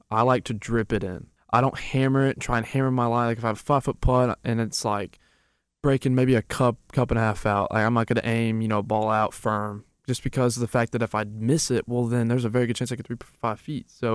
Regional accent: Arkansas, United States; Harding's in my hometown, but I really wanted to get away.

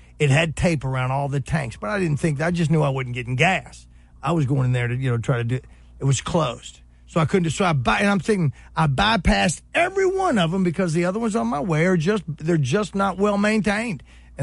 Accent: Hot Springs, Arkansas, United States; Steve, growing up in Hot Springs, Lake Hamilton and Lakeside, they were always. I was a Hot Springs guy

